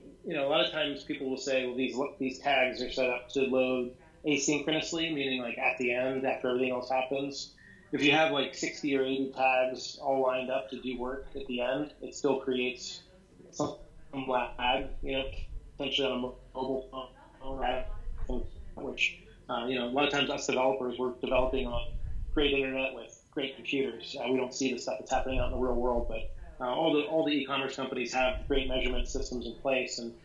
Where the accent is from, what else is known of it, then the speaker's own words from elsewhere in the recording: Youngstown, Ohio, United States; also born or lived in Florida; now in Cincinnati, United States; I grew up in Youngstown, Ohio.